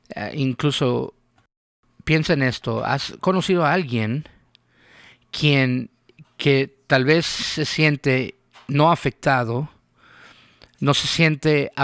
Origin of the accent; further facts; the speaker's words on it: United States; No deberíamos de vivir una vida donde como americanos trabajamos más horas que los japoneses y tomamos menos vacaciones.